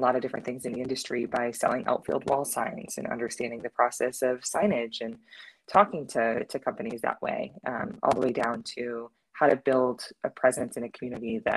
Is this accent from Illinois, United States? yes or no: no; New York, United States; I grew up near the Baseball Hall of Fame and would go every single year with my mom because I made her take me there.